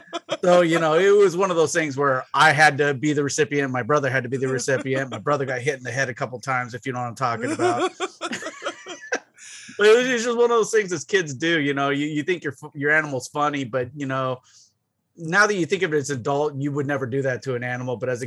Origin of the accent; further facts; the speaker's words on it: San Diego, California, United States; My pet when I grew up in San Diego in California, where we, you know, went to school at, you know, later moved.